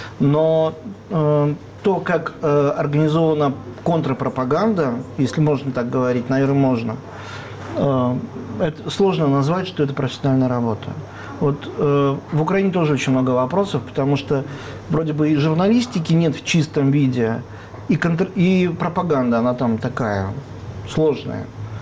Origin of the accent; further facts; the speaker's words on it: Belarus; moved away; Я из Беларуси когда-то приехал в Россию.